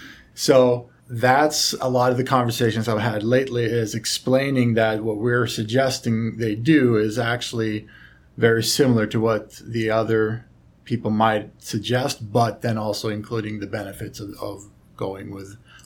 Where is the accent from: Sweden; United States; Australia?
Sweden; English is a second language; because I'm from Sweden